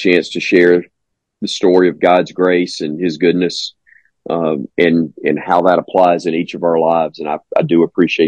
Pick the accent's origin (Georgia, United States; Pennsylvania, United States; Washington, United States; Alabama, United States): Alabama, United States; I am from Alabama, so that's bad.